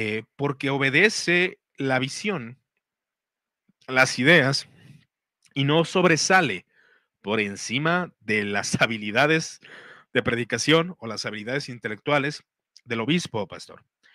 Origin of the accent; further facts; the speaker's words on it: Jalisco, Mexico; por ejemplo, de Jalisco, ¿no? De donde soy yo.